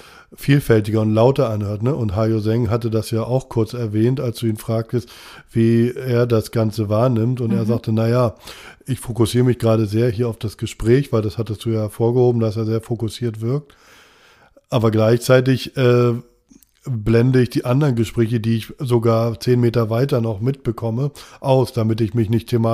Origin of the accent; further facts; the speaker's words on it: East Germany, Germany; ich komme aus dem Osten, deswegen heißt es bei mir Kaufhalle.